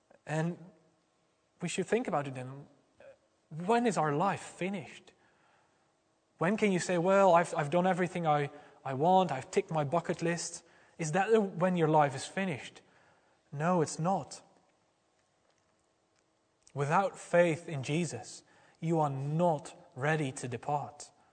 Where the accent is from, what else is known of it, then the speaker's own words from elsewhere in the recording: Netherlands; back in my home country, the Netherlands, a country that has always been very progressive on ethical issues